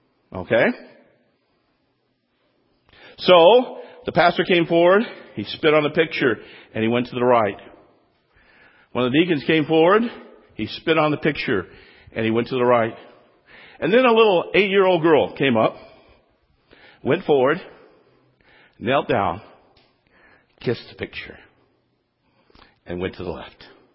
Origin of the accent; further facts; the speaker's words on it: United States; born there; I was born right here in America, but I was also born again in South Korea.